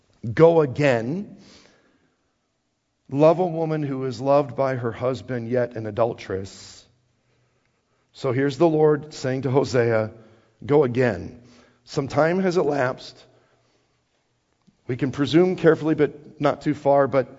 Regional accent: Wisconsin, United States; I'm from Wisconsin and we still just called it snow.

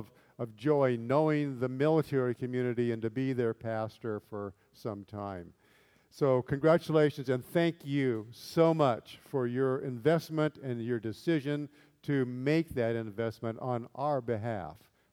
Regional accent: Sacramento, California, United States; now in Fairbanks, United States; I come from Sacramento, California, where cold is 38 degrees.

